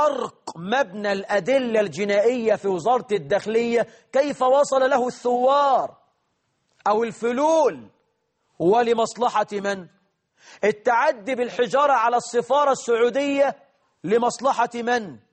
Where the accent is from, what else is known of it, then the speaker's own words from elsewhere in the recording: Egypt; بلدنا مصر